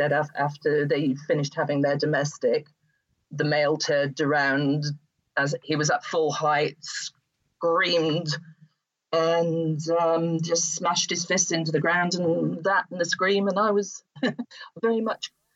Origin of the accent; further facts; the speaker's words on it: England, United Kingdom; I said, well, I am English, actually.